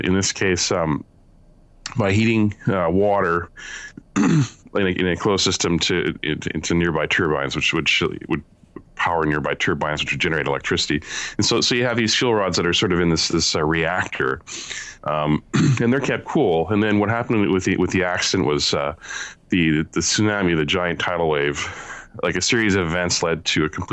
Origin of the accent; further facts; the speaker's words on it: Canada; now in United States; I live on the West Coast. I live just north of Seattle. So I can actually, I mean, I'm from Canada, but I can see the United States from my house.